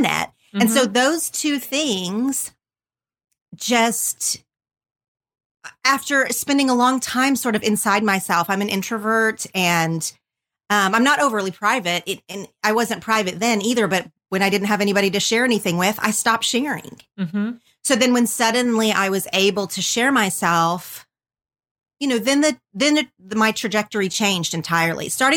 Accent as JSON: {"language": "English", "region": "Oklahoma", "country": "United States", "tie": "born or raised there", "said": "growing up in Oklahoma, I felt like you stand out when you're different in like smaller areas, of course."}